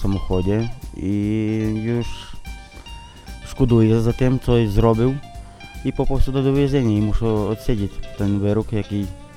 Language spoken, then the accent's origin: Polish; Ternopil, Ternopil Oblast, Ukraine; Polish is a second language; now in Poland; bo sam pochodzę z Ternopolu